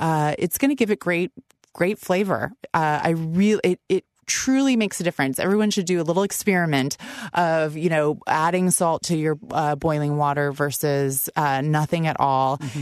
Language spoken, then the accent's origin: English; California, United States; And then I'm originally from California. So there are things that I grew up with, things like artichokes in the book as well.